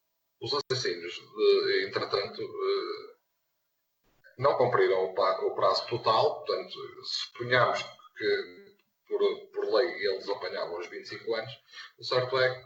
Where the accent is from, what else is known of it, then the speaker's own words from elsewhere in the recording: Portugal; todos nós, enquanto portugueses, merecemos respeito.